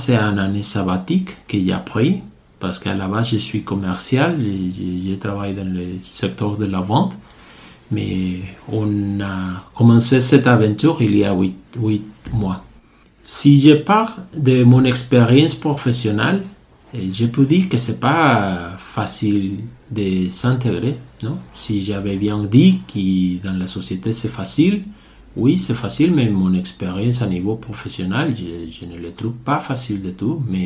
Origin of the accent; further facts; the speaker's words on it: Mexico; French is a second language; moved away as an adult; now in France; Je viens du Mexique, et un pays de 120 millions.